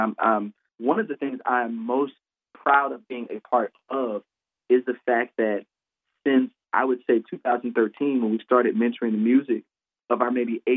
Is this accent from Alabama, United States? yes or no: no; Illinois, United States; now in Ferguson, United States; I am actually a native of Illinois. So I'm from Illinois, right across the river. I live in Ferguson now. I've lived there for, you know, about 10 years.